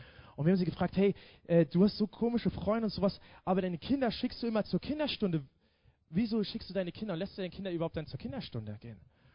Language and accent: German; Thuringia, Germany; ich bin in Thüringen geboren, aufgewachsen und mein Leben war ich immer so in Ostdeutschland unterwegs.